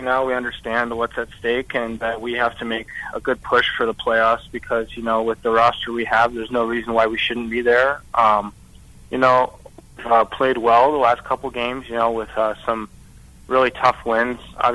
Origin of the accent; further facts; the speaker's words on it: California, United States; moved away; growing up in California, I didn't really think about junior hockey that much. But when I moved to Michigan, I got to watch the Plymouth Whalers.